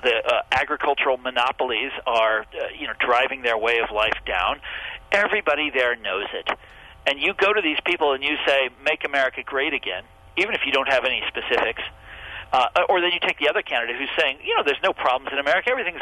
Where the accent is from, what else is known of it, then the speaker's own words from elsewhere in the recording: Kansas, United States; I'm from Kansas originally.